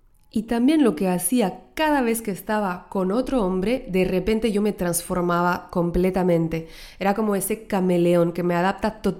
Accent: France; Yo soy de Francia, si no lo sabes aún.

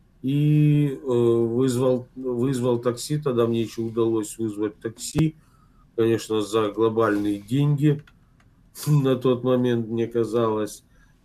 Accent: Mariupol, Donetsk Oblast, Ukraine; мені 39 років. Я уроженец города Мариуполя.

